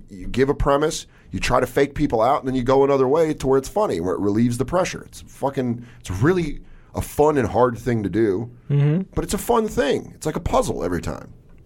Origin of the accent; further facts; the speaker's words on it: Denver, Colorado, United States; And then, like, I'm from Denver.